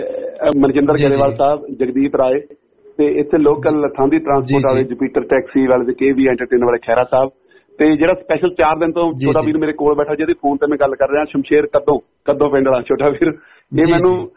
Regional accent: Punjab, India; ਇਲਾਕਾ ਜੀ ਸਾਡੇ ਪਿੰਡ ਤੋਂ 8-10 ਕਿਲੋਮੀਟਰ ਮਾਲਪੁਰ ਜੀ, ਥਾਣਾ ਸਾਡਾ ਮਾਲਪੁਰ ਪੈਂਦਾ ਜੀ, ਜ਼ਿਲ੍ਹਾ ਹੁਸ਼ਿਆਰਪੁਰ ਤਹਿਸੀਲ ਗੜ ਸ਼ੰਕਰ ਪਿੰਡ ਦੀ ਸਾਡਾ ਇਲਾਕਾ

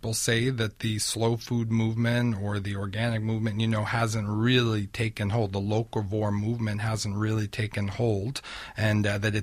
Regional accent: New York City, New York, United States; I grew up in New York City in the 70s.

